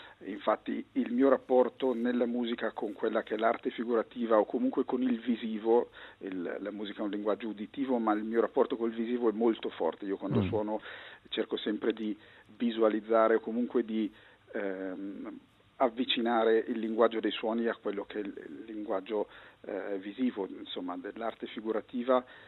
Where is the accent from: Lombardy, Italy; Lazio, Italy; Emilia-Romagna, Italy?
Lombardy, Italy; Io vengo dal Lago di Como, quindi all'epoca per recarsi a Lecco bisognava fare un lungo viaggio in macchina